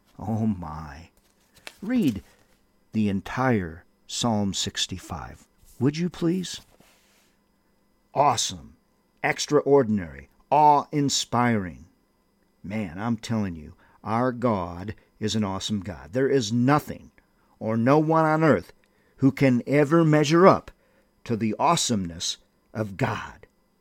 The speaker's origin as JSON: {"language": "English", "town": "Windom", "region": "Minnesota", "country": "United States", "tie": "born or raised there", "lives_now": "Albuquerque, United States", "said": "I'm a native of Windham, Minnesota, and I so much love my hometown of Windham, which helped build the foundation of my Christian faith."}